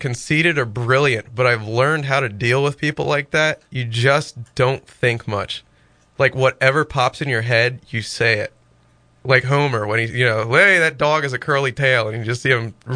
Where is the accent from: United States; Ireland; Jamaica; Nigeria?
Ireland; I'm Irish. What do you want?